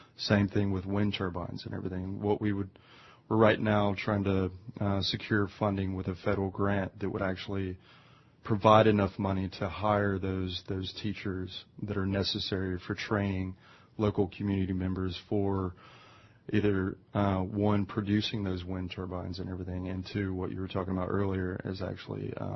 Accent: North Carolina, United States; I grew up in Appalachian Mountains in North Carolina. I'm a good old boy myself

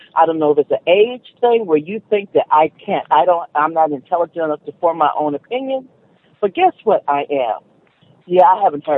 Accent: Los Angeles, California, United States; I'm from South Central, so my first, you know, thing is to duck and cover, take cover.

